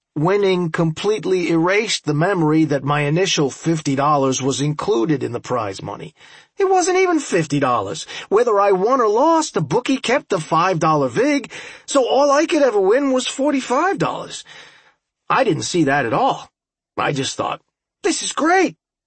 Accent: Newark, New Jersey, United States; This might sound a bit early to some of you, but where I grew up in Newark, New Jersey, betting with bookies was a regular thing.

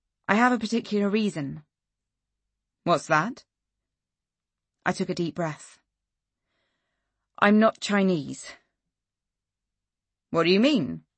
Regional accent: Hyesan, Ryanggang, North Korea; I'm from North Korea. That's why I want to go. I was born and brought up in Haesan, in Yangang province, North Korea. I can't return home

